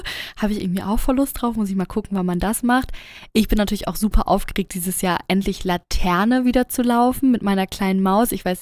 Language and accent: German; Northern Germany, Germany; Und ich komme ja aus dem Norden